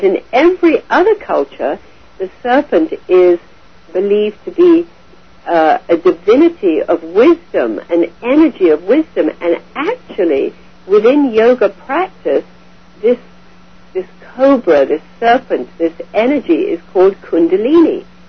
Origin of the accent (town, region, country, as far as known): India; born or raised there